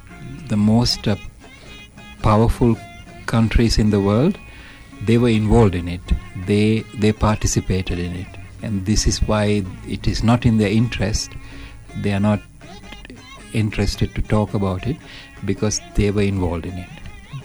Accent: Sri Lanka; I'm from Sri Lanka, right? And I am Sinhalese.

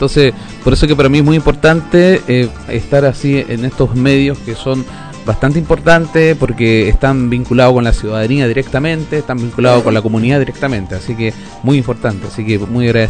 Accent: Iquique, Tarapacá, Chile; moved away as an adult; now in Santiago, Chile; yo soy un chileno, ¿cierto? Nacido en el norte del país, nacido y criado y mal criado en Iquique, y me vine por allá por el año 85 a radicar a Santiago

